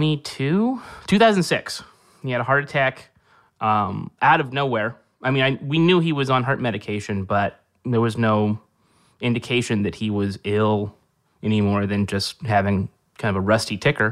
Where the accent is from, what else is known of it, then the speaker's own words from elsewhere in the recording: Merced, California, United States; Merced, California, home of nothing.